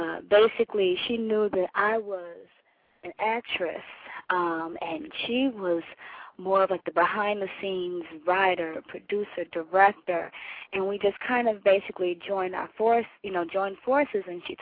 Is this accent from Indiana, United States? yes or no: yes; Elkhart, Indiana, United States; I grew up in a small town in Indiana, Elkhart, Indiana, if anyone has ever heard of that.